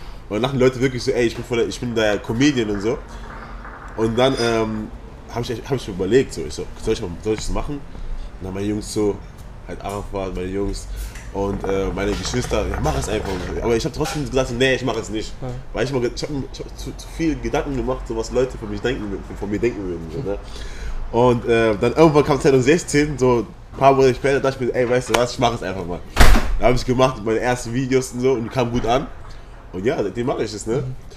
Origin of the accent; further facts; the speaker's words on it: Eschweiler, North Rhine-Westphalia, Germany; born there; ich bin 21 Jahre alt. Ich wurde in Eschweiler geboren. Ist so ein Kreis Aachen